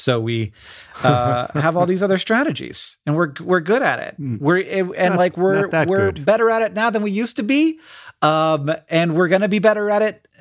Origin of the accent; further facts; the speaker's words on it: Florida, United States; And before the internet was a thing, we counted, and that was our rule and growing up in Florida, is 1 second is 1 mile.